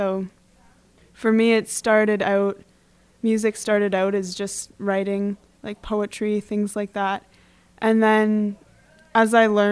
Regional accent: Kingston, Ontario, Canada; I'm from Kingston, Ontario.

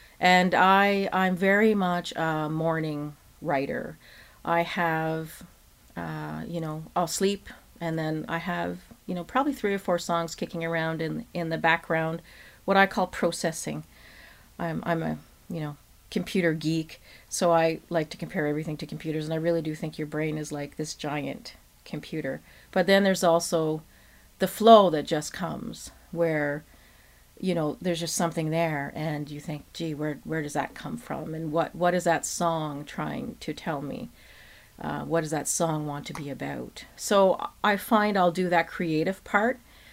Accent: Canada; I'm French Canadian, so I grew up listening to fiddle music and, you know, Acadian kind of music.

